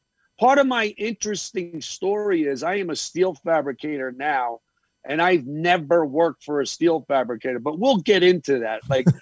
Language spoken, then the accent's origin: English; Long Island, New York, United States; also born or lived in Bronx; now in Miami, United States; I grew up on Long Island, New York. First, I was born in the Bronx. I stayed in the Bronx till I was about 5 years old. From the Bronx, we moved out to Long Island.